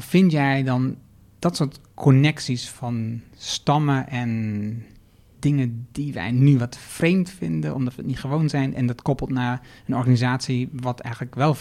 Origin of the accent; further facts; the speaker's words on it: Haaksbergen, Overijssel, Netherlands; now in Doetinchem, Netherlands; Ik ben opgegroeid in Haaksbergen, dat is een hele blanke gemeenschap. Ik woon in Doetinchem. Nog steeds een hele blanke gemeenschap.